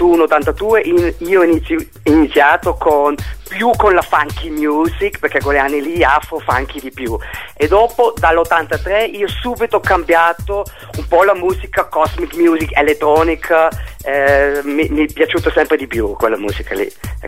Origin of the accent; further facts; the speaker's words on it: Innsbruck, Tyrol, Austria; Italian is a second language; io sono prima sono dall'Austria, sono da Innsbruck, Austria. Io sono nato in Austria, è Austria molto vicino Italia.